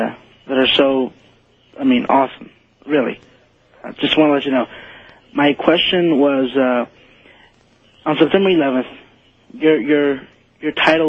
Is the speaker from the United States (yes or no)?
yes; McAllen, Texas, United States; I know first of all, I just want to say we love you in South Texas. I'm coming from South Texas, McAllen.